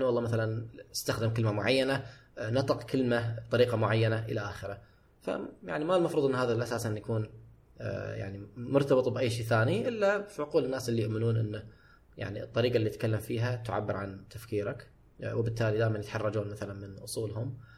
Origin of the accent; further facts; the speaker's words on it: Qatif, Eastern Province, Saudi Arabia; انا ما اقولها مع انه المفروض نحن اثنين من القطيف